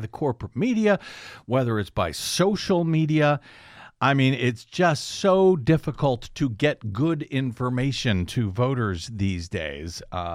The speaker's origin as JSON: {"language": "English", "region": "Missouri", "country": "United States", "moved": "yes", "said": "I obviously take particular note of Missouri because that's my home state"}